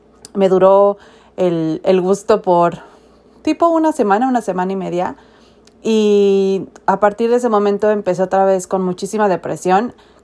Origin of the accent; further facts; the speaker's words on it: Mexico City, Mexico; como típica chilanga que soy, fui una vez.